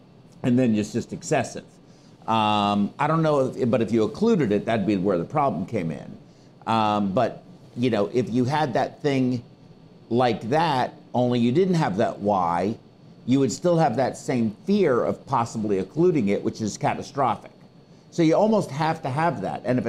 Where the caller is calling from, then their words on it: Portugal; So I'm sorry, I'm watching you from Portugal.